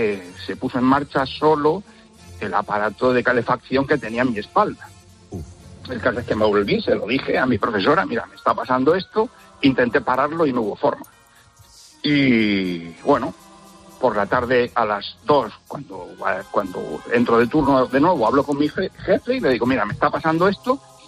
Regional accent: Yecla, Region of Murcia, Spain; cuando dejan la puerta abierta llega el frío a mi pueblo. Yo soy de Yecla.

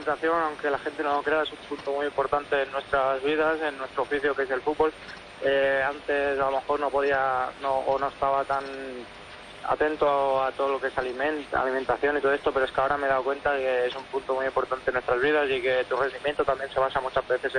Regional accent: Calaf, Catalonia, Spain; era muy pequeño iba con un balón siempre pegado a los pies. Empecé desde muy pequeñito en el equipo de mi pueblo

